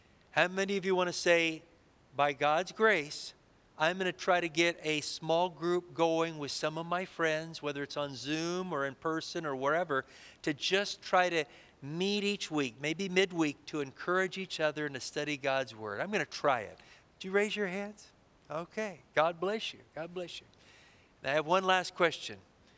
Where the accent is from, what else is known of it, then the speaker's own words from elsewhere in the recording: Texas, United States; I'm from Texas in the United States.